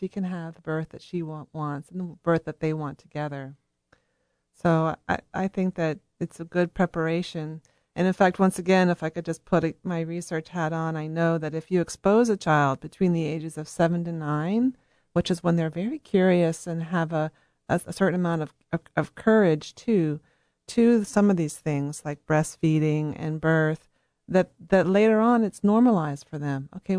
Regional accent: Charlottesville, Virginia, United States; also born or lived in Vermont; I grew up here in Charlottesville. I moved back 3 years ago, and I began looking for my team of practitioners.

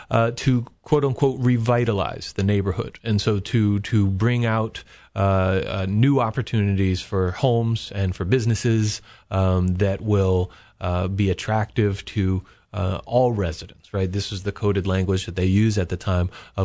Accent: Charlottesville, Virginia, United States; part of the history that we as people growing up in Charlottesville are often taught.

